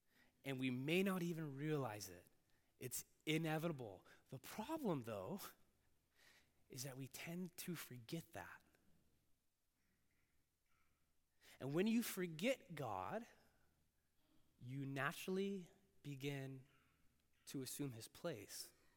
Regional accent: United States; born there; I was born in America, a blessed and fortunate country, the ton of freedom.

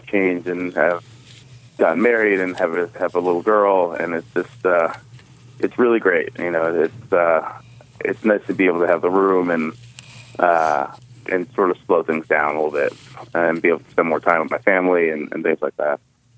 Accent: New York, United States; Hey, I'm from New York where there's house and street

